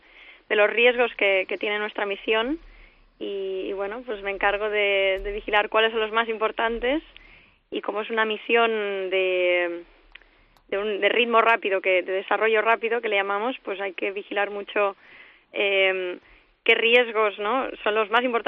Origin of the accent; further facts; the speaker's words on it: Barcelona, Catalonia, Spain; now in United States; Pues mira, yo soy de Barcelona.